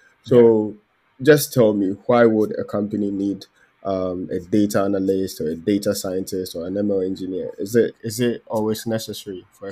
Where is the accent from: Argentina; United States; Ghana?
Ghana; now in United Kingdom; For our audience, all of us in this call are Ghanaians, right? And it was sort of a shock when I moved from Ghana to the UK to sort of pursue a role in data engineering.